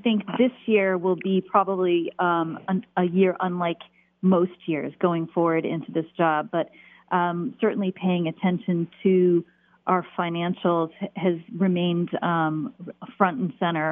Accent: Maine, United States; So I was born and raised in Maine and was really fortunate to discover the University of New Hampshire

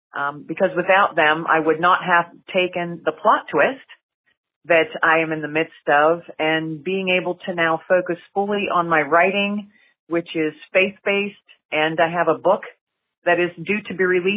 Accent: Pennsylvania, United States; I'm from Pennsylvania.

